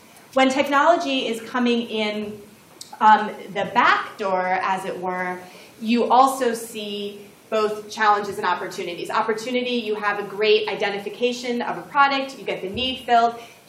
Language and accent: English; New Hampshire, United States; We've seen, actually, in my home state of New Hampshire very recently